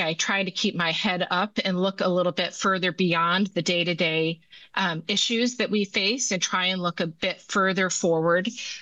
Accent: Grand Rapids, Michigan, United States; Sure. I'm from Grand Rapids, Michigan. I am the youngest of three, two older sisters.

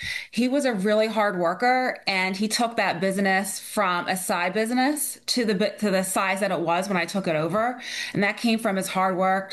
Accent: Voorhees, New Jersey, United States; I'm from Voorhees, New Jersey. I have one younger sister, and I'm the oldest.

